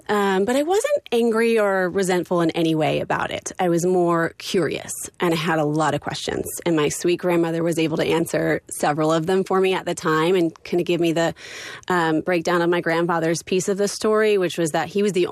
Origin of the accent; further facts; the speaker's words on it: Massachusetts, United States; I grew up in Massachusetts.